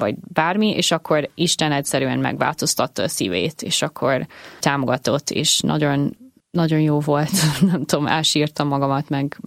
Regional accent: Nashville, Tennessee, United States; Apukám dalszerző, és úgy nőttem fel, hogy mindig zene volt körülöttem, meg a Nashville, az Tennessee-nek a fővárosa, az egy zeneipari város

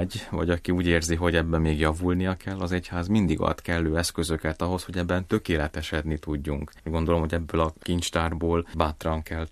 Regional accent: Hungary; now in Prague, Czechia; Ha valahol bemutatkozom, hogy magyar vagyok, akkor látom az emberek arcán, a szemében, hogy örömmel tölti el őket. Van bennük egyfajta kíváncsiság is, hogy milyen az élet Magyarországon, hogyan kerültem Prágába

